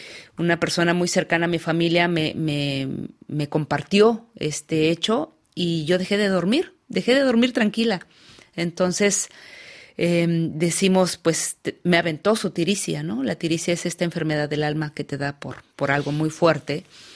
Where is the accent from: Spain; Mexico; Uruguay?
Mexico; a la violencia feminicida que existe en mi país. Entonces, creo que ser mujer en México es difícil.